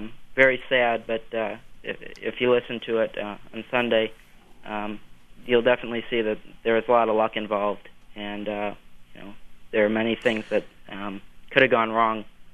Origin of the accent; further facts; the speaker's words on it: Milwaukee, Wisconsin, United States; I'm from Milwaukee, so everybody else was in Madison.